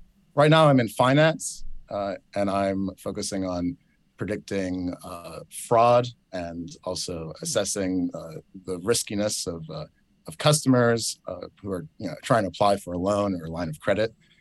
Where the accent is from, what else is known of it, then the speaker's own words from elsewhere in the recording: New York, United States; And I met all these rappers growing up in New York.